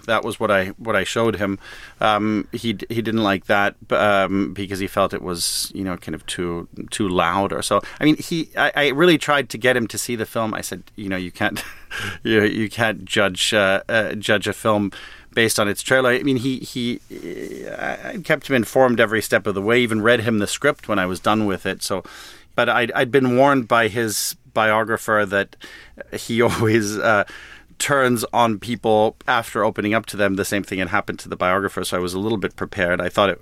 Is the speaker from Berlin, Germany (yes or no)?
yes; Berlin, Germany; growing up in Germany, and I grew up mainly in Berlin, so yes, it's, you know, the western part of Berlin, but it's right in the middle of the east.